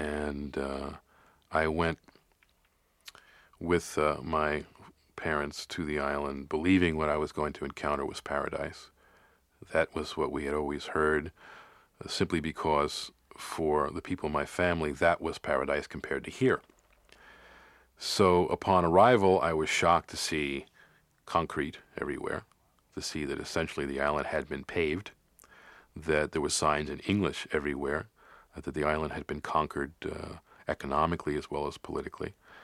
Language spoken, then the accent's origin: English; Brooklyn, New York, United States; Well, I was born in the East New York section of Brooklyn, and I was raised in a public housing, mixed-income public housing, in that section of New York City.